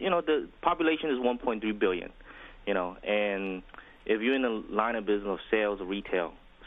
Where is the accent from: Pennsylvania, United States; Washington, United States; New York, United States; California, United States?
New York, United States; New York City; Well, my parents from China, and I was raised in New York City.